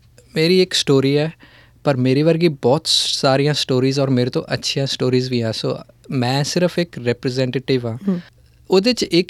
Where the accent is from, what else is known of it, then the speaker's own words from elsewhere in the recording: Bhakharpura, Punjab, India; 2 ਸਾਲ ਪਹਿਲਾਂ ਮੈਂ ਆਪਣੇ ਪਿੰਡ ਗਿਆ ਸੀ, ਸਾਡਾ ਪਿੰਡ ਹੈ ਭਾਖਰਪੁਰਾ ਬਟਾਲੇ ਔਰ ਅੰਮ੍ਰਿਤਸਰ ਦੇ ਵਿੱਚ